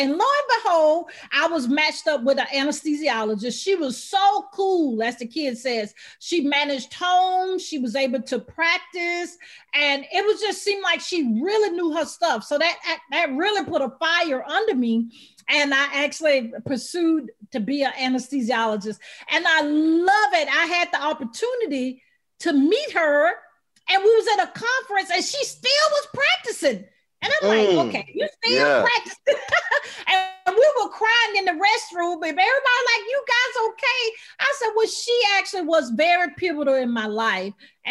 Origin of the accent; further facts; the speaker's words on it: Alabama, United States; accent: Southern twang; When I was younger, growing up, you could tell the Southern twang, right? I'm from Alabama.